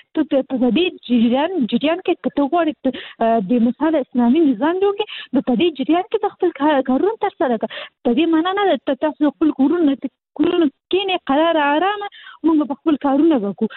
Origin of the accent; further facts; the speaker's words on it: Kabul, Afghanistan; تر دې حده پورې هغه مېرمنې چې زه خاصلي د کابل یم